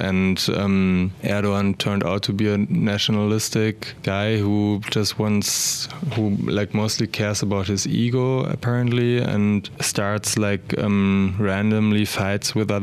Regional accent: Hamburg, Germany; fellow Turkish-German citizens in my hometown in Hamburg

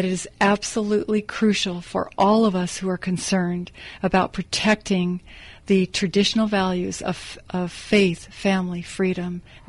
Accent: California, United States; But what has happened to my home state is it is no longer a shining light to the nation, Dr. Campbell.

